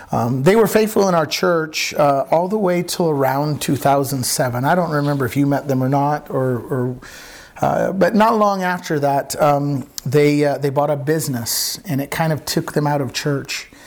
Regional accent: United States; I said, well, I'm from the States.

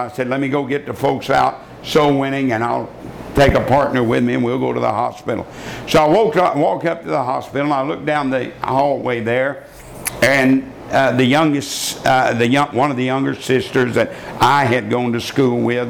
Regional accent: Borger, Texas, United States; we want you to come to Borger. That's my hometown, about 50 miles from Amarillo.

